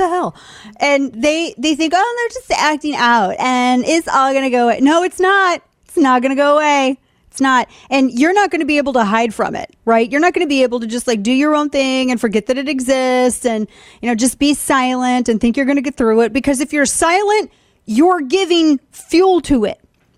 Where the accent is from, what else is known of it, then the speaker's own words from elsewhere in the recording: the Ozarks, United States; I'm from the Ozarks, and I know who Alexander McQueen is.